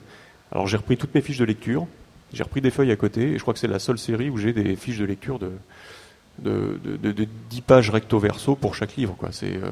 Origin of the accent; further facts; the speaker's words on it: Normandy, France; Et puis moi, je suis normand, donc il pleut souvent, il fait très sombre assez tôt.